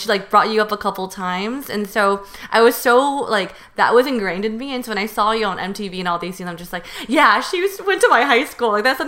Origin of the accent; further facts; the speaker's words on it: Union City, California, United States; I grew up in Union City and I went to James Logan.